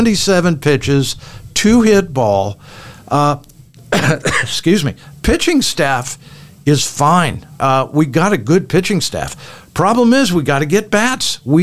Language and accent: English; Cleveland, Ohio, United States; Well, I grew up in Cleveland on the east side.